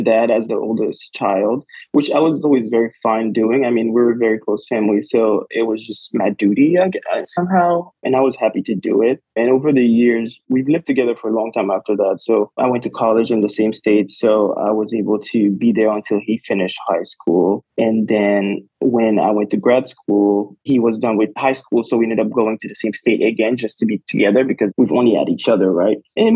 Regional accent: Haiti; So as I said in my letter, I am from Haiti.

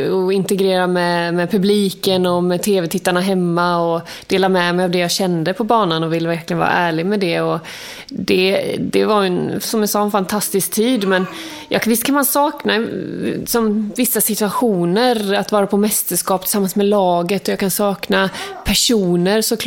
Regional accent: Furuby, Kronoberg County, Sweden; also born or lived in Västergötland; mycket av min uppväxt var ju ändå i utanför Växjö, i Furuby, en liten by där. Men jag är född i Västergötland

